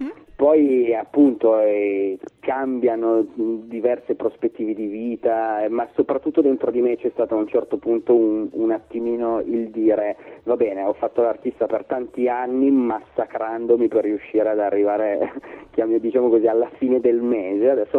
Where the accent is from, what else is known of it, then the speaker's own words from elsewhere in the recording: Emilia-Romagna, Italy; now in Turin, Italy; il mio cognome lo dice da sé, sono un emiliano assoluto